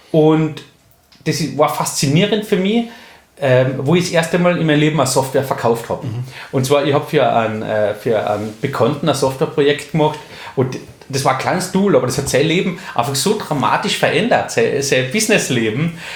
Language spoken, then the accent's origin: German; Köstenberg, Carinthia, Austria; Ich bin 39 Jahre alt, gebürtiger Kärntner, komme aus Köstenberg, wenn das wer kennt, wunderschöne Gegend, die Kärnten.